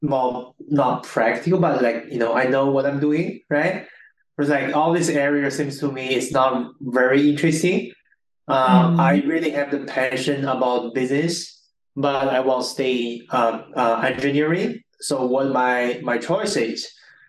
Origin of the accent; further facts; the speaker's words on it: China; English is a second language; I born and raised in China, mainland China.